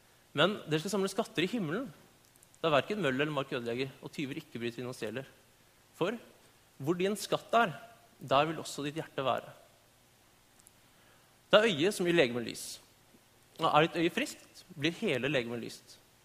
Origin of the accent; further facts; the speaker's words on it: Oslo, Norway; Jeg født og oppvokst her i Oslo faktisk.